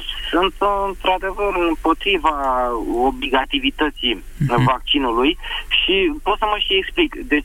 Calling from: Bucharest, Romania; din București.

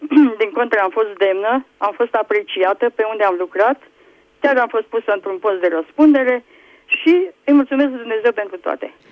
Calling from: Câmpina, Prahova, Romania; din Câmpina.

